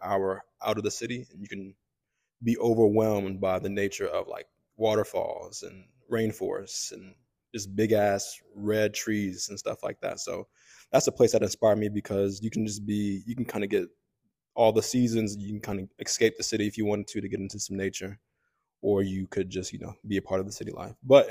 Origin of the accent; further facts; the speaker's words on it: Charlotte, North Carolina, United States; I feel like I kind of grew up against being in Charlotte because it's so small